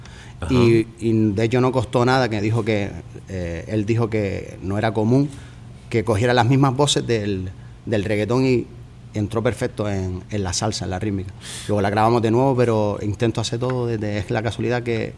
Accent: Canary Islands, Spain; Lo que pasa es que somos canarios, somos así únicos

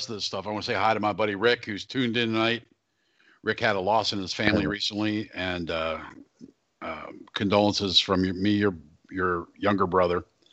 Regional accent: Tampa, Florida, United States; the Buccaneers. They're in Sunday Super Bowl, my hometown team. I am a season ticket holder.

